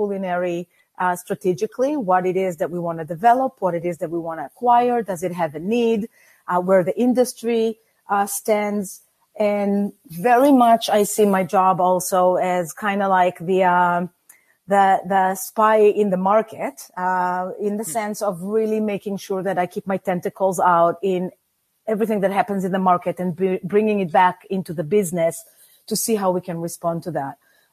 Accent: Israel; moved away as an adult; now in United States; I was born and raised in Israel and packed my two suitcases and came to the States almost 22 years ago.

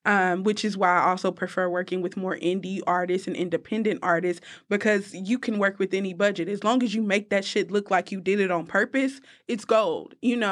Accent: Austin, Texas, United States; now in Atlanta, United States; where I'm coming from Austin and not knowing anybody and, you know, happen to pop in Atlanta

